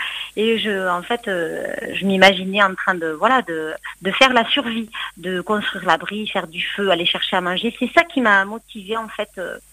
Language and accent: French; Perpignan, Occitanie, France; puisque je suis du Sud